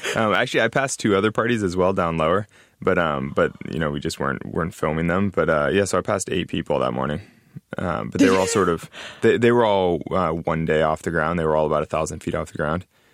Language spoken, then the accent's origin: English; Sacramento, California, United States; And so, and I'm actually from Sacramento, California, which is near Yosemite.